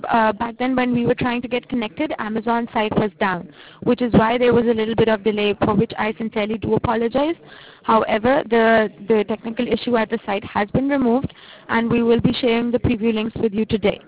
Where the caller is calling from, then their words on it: New York, United States; I'm calling you from New York. We follow the Eastern Time Zone.